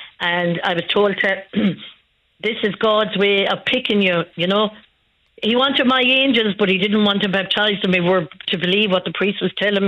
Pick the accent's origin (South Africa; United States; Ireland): Ireland; Galway, Connacht; from Galway.